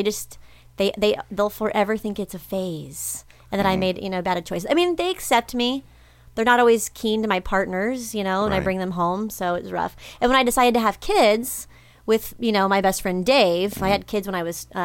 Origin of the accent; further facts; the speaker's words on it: Cincinnati, Ohio, United States; So I'm from Ohio. I'm from Cincinnati. And just a little outside Cincinnati.